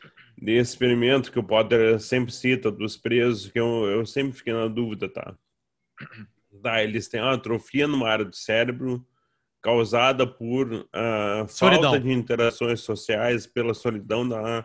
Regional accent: Rio de Janeiro, Brazil; Eu cresci no Rio de Janeiro, cara.

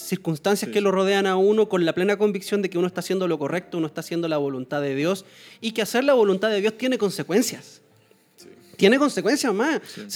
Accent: Chile; A mí me da una rabia en mi país, Chile, loco.

